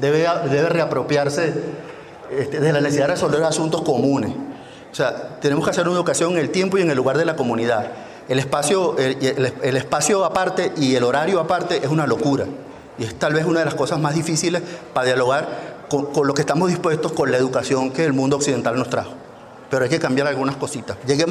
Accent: Falcón, Venezuela; se ven bonitos en Falcón, en mi tierra. En Paraguaná, ¿no? Que es la tierra caquetía

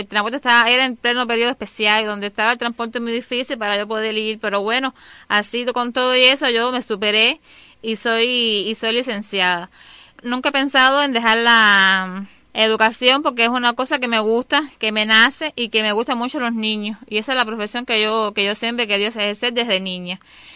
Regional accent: Caibarién, Villa Clara, Cuba; born there; now in Ciénaga de Zapata, Cuba; Nací en Caibarién, en municipio de Caibarién, provincia de Santa Clara. Terminando mi último año de la carrera de educadora de ciclo infantil, me casé y vine a vivir para el municipio de Ciénaga de Zapata en el 94.

